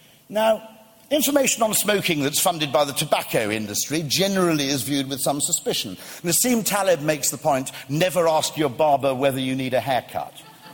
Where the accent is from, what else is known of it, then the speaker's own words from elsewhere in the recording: Wales, United Kingdom; I come from South Wales